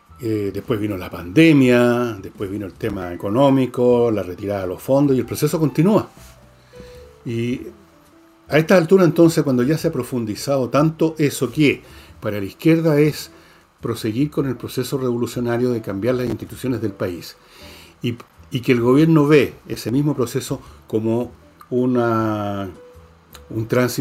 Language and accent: Spanish; Chile; que el problema es común, que tenemos que hacer esto como chilenos, etcétera